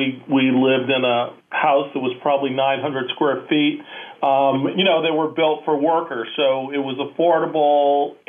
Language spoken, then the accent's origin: English; Detroit, Michigan, United States; Well, I'm originally from Detroit